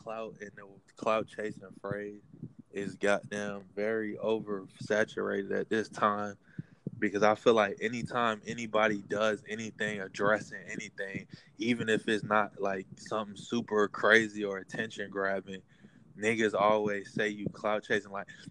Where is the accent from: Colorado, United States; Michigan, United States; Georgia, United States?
Georgia, United States; Like, nigga, shit, I'm from Georgia, and I'm not even fucking over 25, bro.